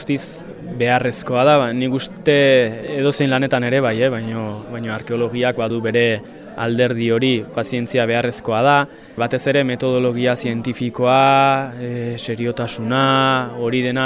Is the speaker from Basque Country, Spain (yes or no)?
yes; Tolosa, Basque Country, Spain; born there; now in Irurita, Spain; Bueno, jaiotzez Tolosarra naiz, eta ja bada hamarkada bat edo pixkat gehixiago, baztanen iruritan bizi naizela, beraz, ba, nafartua.